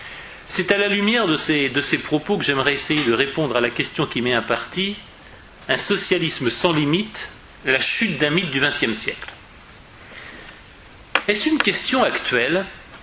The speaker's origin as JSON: {"language": "French", "country": "France", "said": "et puisque je suis français"}